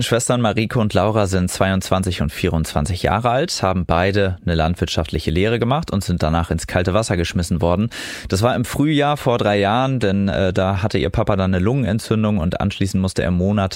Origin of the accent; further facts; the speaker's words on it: Lower Saxony, Germany; Ich komme ja schließlich aus dem Agrarbundesland Nummer 1.